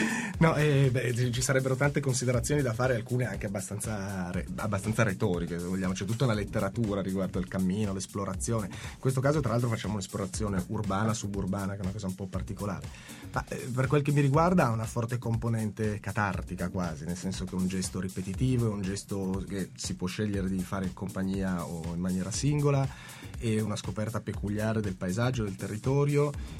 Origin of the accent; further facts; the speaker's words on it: Piedmont, Italy; now in Rome, Italy; Io vivo a Roma da 20 anni, sono piemontese, ecco.